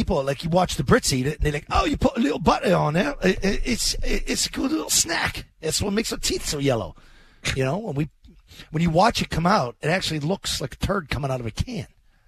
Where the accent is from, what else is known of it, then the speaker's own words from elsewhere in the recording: Pennsylvania, United States; I grew up in Pennsylvania